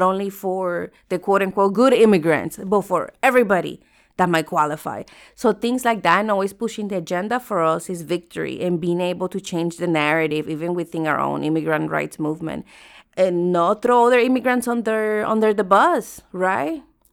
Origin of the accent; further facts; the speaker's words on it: Florida, United States; I'm from Florida